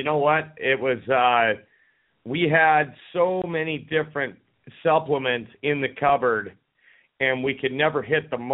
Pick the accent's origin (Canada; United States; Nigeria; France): Canada; Camrose, Alberta; born there; I was born in Camrose, Alberta, and I've lived in a lot of provinces and a few states. The majority of my life has been spent in Canada. So, you know, I'm a Canadian boy at heart, but I, you know, my dad is from Chicago